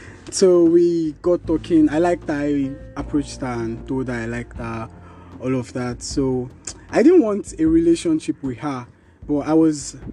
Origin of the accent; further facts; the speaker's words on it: Lagos, Nigeria; Yeah, I'm a Lagos boy. I was born and brought up in Lagos, Surulere. So we moved out from Surulere to Ikeja or so. So I'm used to Lagos lifestyle.